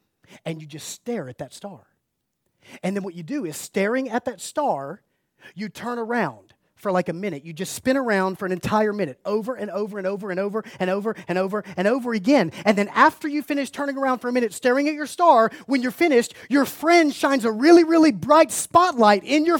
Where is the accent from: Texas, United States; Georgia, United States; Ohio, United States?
Georgia, United States; Macon; I was like, bro, I'm from Macon. I heard a cow tipping. I never heard a star tipping.